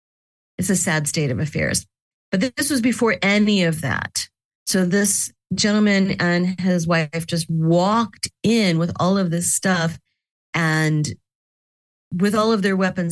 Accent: Joplin, Missouri, United States; That is Joplin, Missouri, my home state.

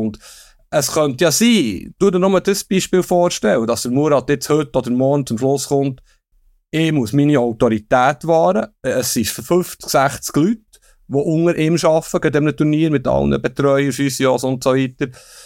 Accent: Switzerland; Und als Schweizer Fußballfreund, ja, er ist der Wichtigste.

